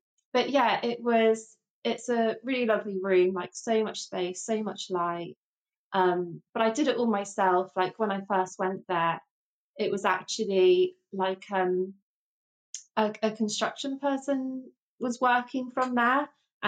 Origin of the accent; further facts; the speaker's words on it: Brent Knoll, South West England, United Kingdom; So the village I grew up in is called Brent Knoll, and it's basically a village of like 3,000 people.